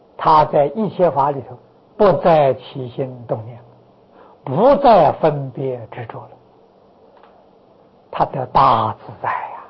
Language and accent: Chinese; China; 我们中国人讲成见，某人成见很深，成见是自以为是，这是成见。